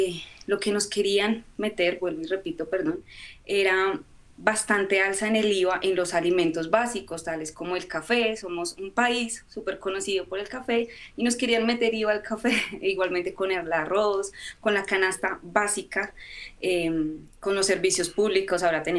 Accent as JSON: {"language": "Spanish", "region": "Bogotá", "country": "Colombia", "tie": "born there", "said": "hago parte de la bella Colombia, del bello país de Colombia, nací en Bogotá, la capital de Colombia, hablo del norte, vivo al norte de Bogotá, se puede decir que no con la capital como tal, pero sí en la sabana"}